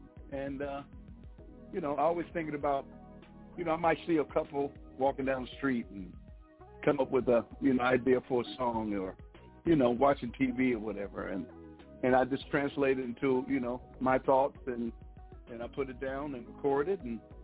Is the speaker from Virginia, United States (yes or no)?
yes; Danville, Virginia, United States; also born or lived in Worms, Germany; My story begins in Virginia. I was born and raised in Danville, Virginia.